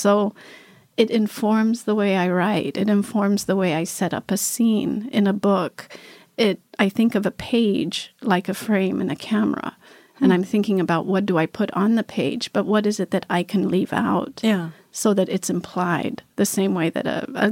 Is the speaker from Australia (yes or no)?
no; Ethiopia; now in United States; of us who are diaspora, also like I am, I'm also based in the United States. I am Ethiopian, but I'm also American.